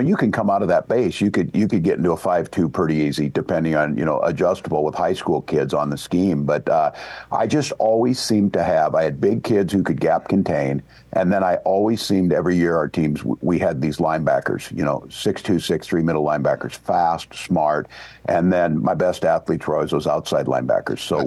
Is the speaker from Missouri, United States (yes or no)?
no; Nebraska, United States; I came from Nebraska. I was around some really good coaches down there.